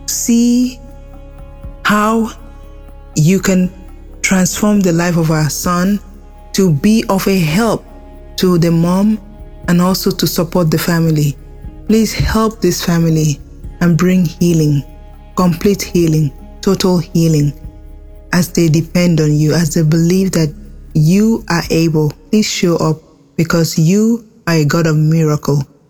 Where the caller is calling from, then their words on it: Texas, United States; I'm calling from Texas